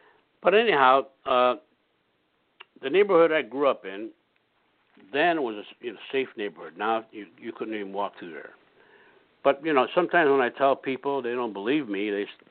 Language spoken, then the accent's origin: English; Cleveland, Ohio, United States; born there; I was born in Cleveland, Ohio. And I was born in an all-Italian neighborhood.